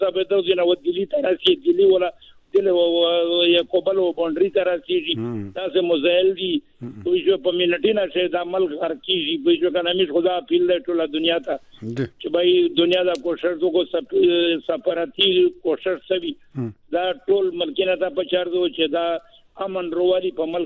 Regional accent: Khyber Pakhtunkhwa, Pakistan; زه د وزیرستان یو سیدین کا یم

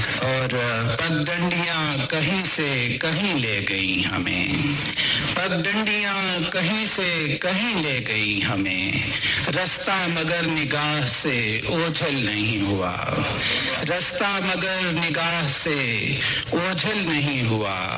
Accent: Sialkot, Punjab, Pakistan; born there; شہر سیالکوٹ, شہر اقبال سیالکوٹ پیدا ہوا ہوں.

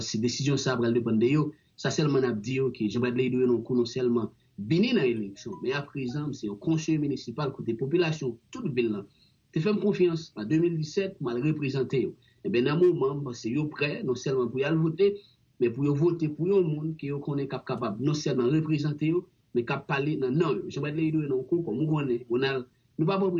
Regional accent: Haiti; now in United States; Je suis haïtien qui est jeune élu les États-Unis.

